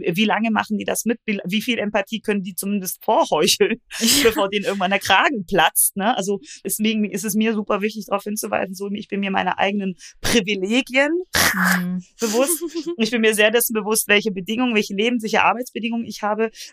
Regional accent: Baden-Württemberg, Germany; ich komme aus Baden-Württemberg

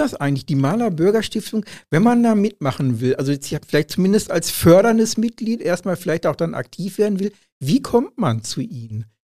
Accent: Lenkerbeck, North Rhine-Westphalia, Germany; born there; Ich bin ja in Lenkerbeck geboren, an der Burg.

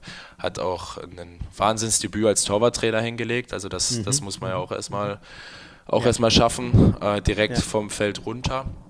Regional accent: Bad Salzuflen, North Rhine-Westphalia, Germany; also born or lived in Minden / Lübeck; Also ich komme aus Bad Salzuflen, das ist keine große Stadt. War dann in Minden, das ist auch keine große Stadt und Lübeck ist erst recht keine große Stadt.

